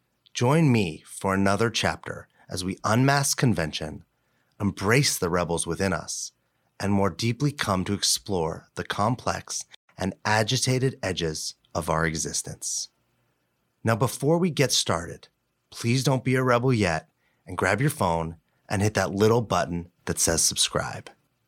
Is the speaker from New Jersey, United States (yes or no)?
no; Los Angeles, California, United States; I grew up in Los Angeles. And I grew up on like the west side of LA. So I lived basically between downtown LA and the beach, like right in between.